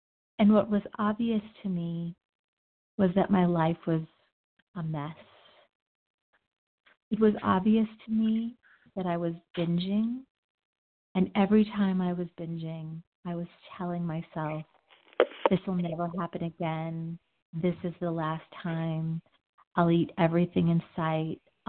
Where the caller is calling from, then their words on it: Denver, Colorado, United States; I'm calling from Denver.